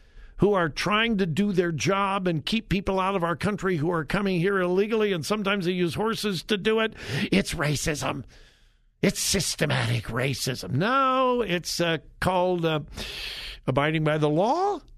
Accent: California, United States; Hey, listen, I grew up in the 60s. I'm from Southern California. I live very close to the Watts riots.

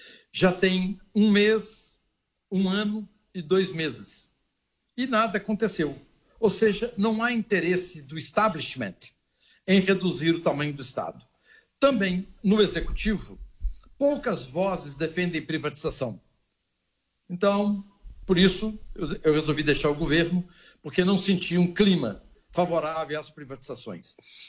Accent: Minas Gerais, Brazil; Mas eu, como bom mineiro, desconfiado, resolvi fazer um levantamento

